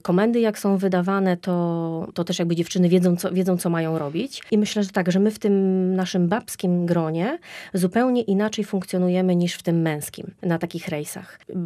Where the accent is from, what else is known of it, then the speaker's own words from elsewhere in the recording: Bydgoszcz, Kuyavian-Pomeranian Voivodeship, Poland; bo ja pochodzę z Bydgoszczy